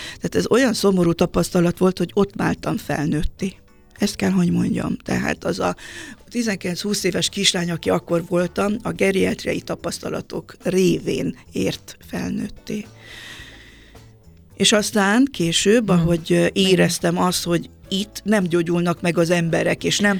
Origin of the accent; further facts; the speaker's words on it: Transylvania, Romania; now in Hungary; Ezt én Erdélyben, a szülőfalumban nem tapasztaltam.